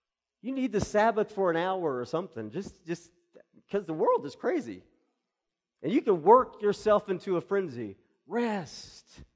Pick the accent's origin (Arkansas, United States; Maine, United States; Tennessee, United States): Arkansas, United States; So I grew up in Arkansas, so I'm an Arkansas Razorback fan.